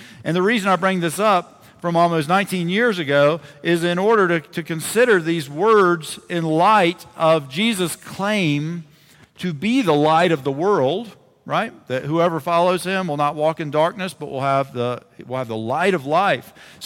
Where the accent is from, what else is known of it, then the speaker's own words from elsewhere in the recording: South Carolina, United States; It's that I'm from the United States, and I'm from South Carolina, and I'm now going to talk about American football.